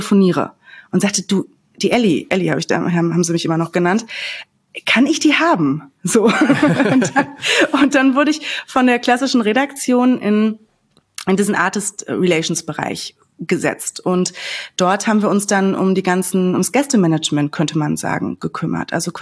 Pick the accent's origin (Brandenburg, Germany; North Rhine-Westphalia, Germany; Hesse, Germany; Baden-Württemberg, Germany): North Rhine-Westphalia, Germany; Ich komme ja auch aus der Ecke